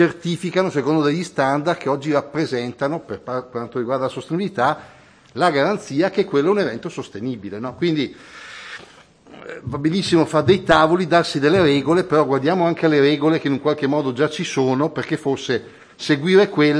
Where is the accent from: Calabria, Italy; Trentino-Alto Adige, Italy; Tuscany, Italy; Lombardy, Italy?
Trentino-Alto Adige, Italy; born there; Sapete che io sono nato in Trentino ma vivo un po' fuori.